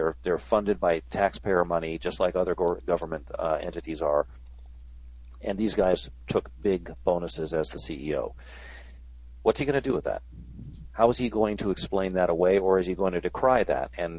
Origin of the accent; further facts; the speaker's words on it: New York, United States; born there; I have gone back to New York a couple of times because I was born in New York